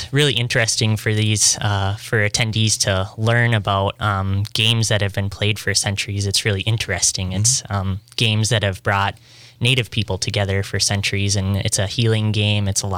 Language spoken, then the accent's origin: English; Red Cliff, Wisconsin, United States; I come from the Red Cliff Band of Lake Superior Chippewa Indians. So I've lived on the reservation all my life